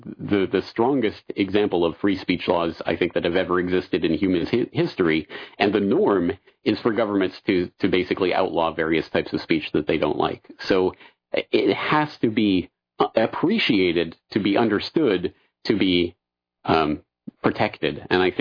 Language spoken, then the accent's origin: English; Canada; But I'm Canadian, and in Canada, there are hate speech laws.